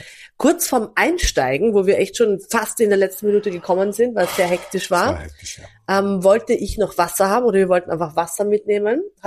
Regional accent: Vienna, Austria; Ich bin Wienerin.

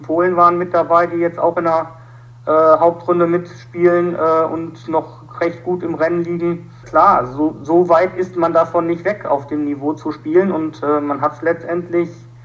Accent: North Rhine-Westphalia, Germany; born there; beide aus dem gebürtig aus dem Ruhrgebiet

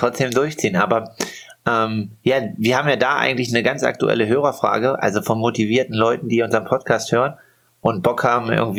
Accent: Saxony-Anhalt, Germany; der Sportredakteur aus meiner Heimat quasi, der für die lokale Zeitung zuständig ist in der Altmark

